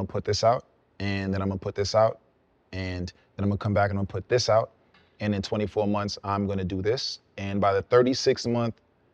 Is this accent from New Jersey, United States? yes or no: no; New York, United States; I was in L.A. at the time. I just happened to be in L.A. He didn't know I was from New York.